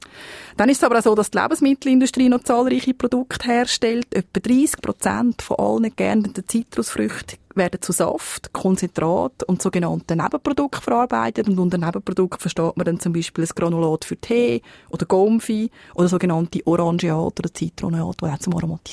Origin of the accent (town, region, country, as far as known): Switzerland